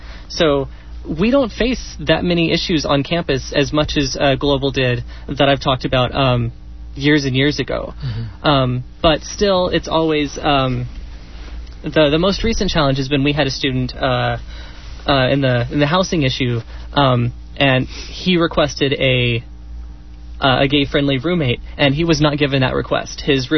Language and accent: English; Spring, Texas, United States; Actually, I was born Texas raised. I grew up in Spring, Texas. Way up there.